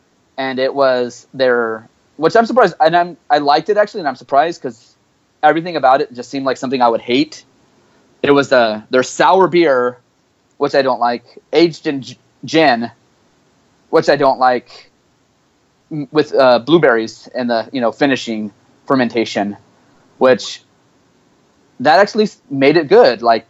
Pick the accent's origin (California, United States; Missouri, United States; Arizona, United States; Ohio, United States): California, United States; and you're like, I'm from California, this isn't traffic